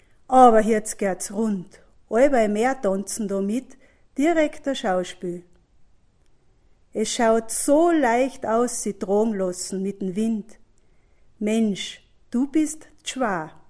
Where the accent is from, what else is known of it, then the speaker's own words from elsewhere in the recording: St. Michael, Salzburg, Austria; also born or lived in Oberweißburg; aus St. Michael, geboren bin in Oberweißburg